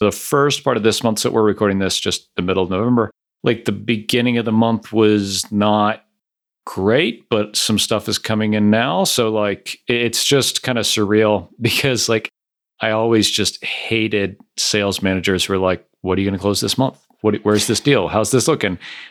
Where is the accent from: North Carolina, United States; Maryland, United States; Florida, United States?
Florida, United States; growing up in Florida, it's like, oh my gosh, it's 60 degrees.